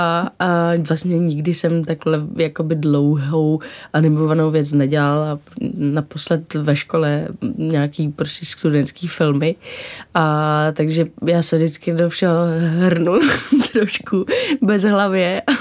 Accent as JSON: {"language": "Czech", "town": "Dobřichovice", "region": "Central Bohemian Region", "country": "Czechia", "tie": "born or raised there", "said": "Já jsem vyrůstala od 3 v Dobřichovicích, což je kousek od Prahy a je to úplně asi si myslím, že úplně skvělý místo na vyrůstání, protože pořád to byla vlastně v té době vesnice"}